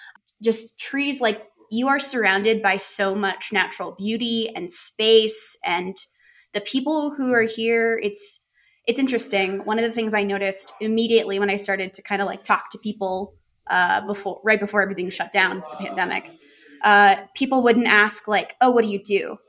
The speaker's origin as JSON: {"language": "English", "town": "New York City", "region": "New York", "country": "United States", "lives_now": "Colorado, United States", "said": "I came originally from New York City, working at Nickelodeon on their games team over there."}